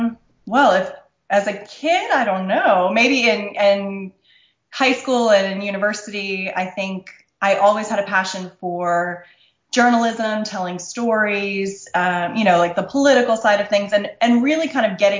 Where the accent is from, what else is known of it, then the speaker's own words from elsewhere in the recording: Florida, United States; also born or lived in London; I grew up in Florida, but my husband is British, so we lived in London for quite a while, and I dragged him back here when we were going to have kids.